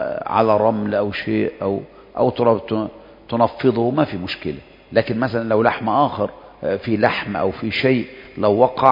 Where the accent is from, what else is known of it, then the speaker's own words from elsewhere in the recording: Egypt; وعندنا في مصر